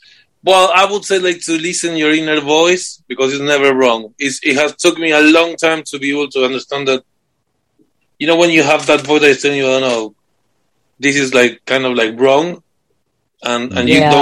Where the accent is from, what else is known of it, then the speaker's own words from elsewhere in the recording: Argentina; English is a second language; moved away as an adult; also born or lived in United States; now in United Kingdom; Well, I'm from Argentina.